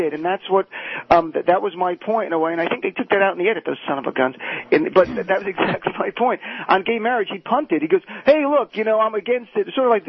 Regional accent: New Jersey, United States; And, I do something like drop the R. I'm from Jersey, so this is how we speak.

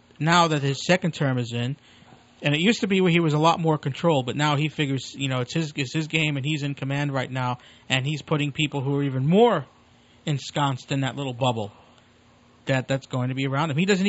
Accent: Northeast, United States; where I grew up in the Northeast, it was very much of a business and how can you better yourself type of attitude.

